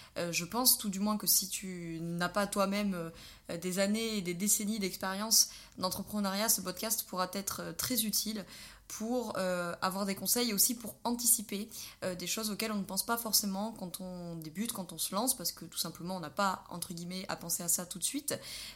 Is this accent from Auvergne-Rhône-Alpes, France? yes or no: yes; Auvergne-Rhône-Alpes, France; nous sommes originaires de Drôme Provençale, et en l'occurrence d'un tout petit coin où il n'y a pas énormément de monde.